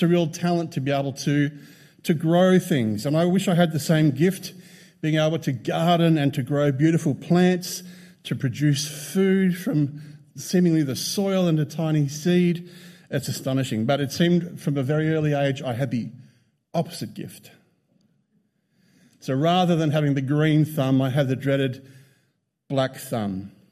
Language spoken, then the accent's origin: English; Broken Hill, New South Wales, Australia; Up in the sort of top left is Silverton. And I kind of grew up a little past Silverton. And it's one of the most arid areas of Australia.